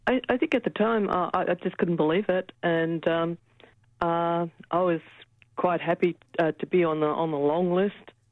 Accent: Cloncurry, Queensland, Australia; I grew up in Cloncurry

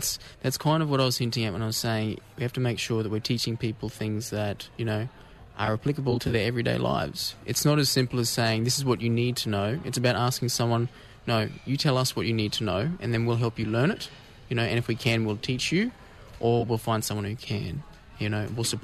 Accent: Rockhampton, Queensland, Australia; So I spent the first few years of my life growing up in Rockhampton. So I was born there, as were my mother and father. And then we moved around a fair bit when I was younger, though.

